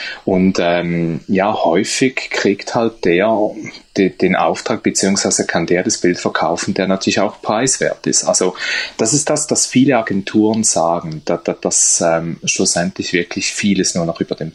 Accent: Switzerland; ich habe in einer Pizzeria bei uns in der Schweiz, im Nebenstübchen, habe ich da für ein paar Franken am Abend einen Raum gemietet

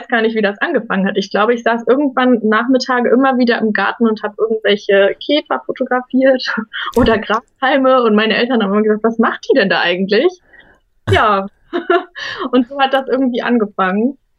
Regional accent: Oldenburg, Lower Saxony, Germany; Also ich komme, wie gesagt, aus Oldenburg. Das ist auch nicht so weit vom Meer entfernt, zum Beispiel von der Nordsee.

